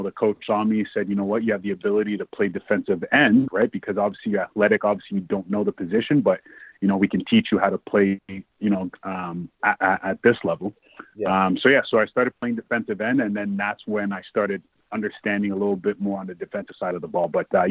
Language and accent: English; Canada; I'm not American. I, you know, grew up here in Canada